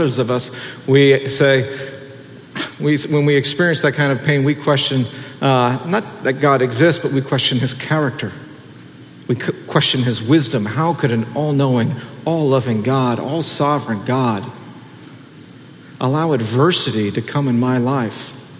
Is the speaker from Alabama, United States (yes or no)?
no; New York, United States; As a New Yorker, as within a community of modern people